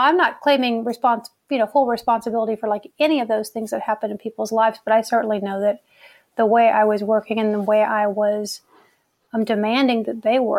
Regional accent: Richmond, Virginia, United States; there are people in my hometown of Richmond, Virginia who do know me from that life

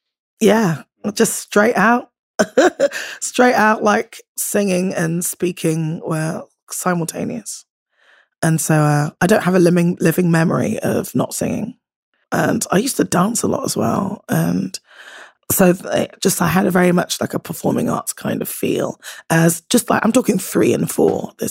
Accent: Bristol, South West England, United Kingdom; Yeah, it's a hint of where I'm from, you see.

